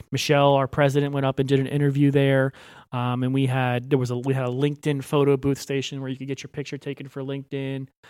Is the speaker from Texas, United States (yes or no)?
no; Florida, United States; I'm from Florida. I assume it rains everywhere all the time.